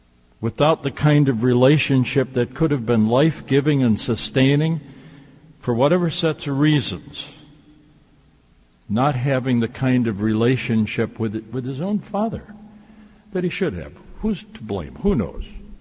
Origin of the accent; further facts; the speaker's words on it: Racine, Wisconsin, United States; down in Racine, my hometown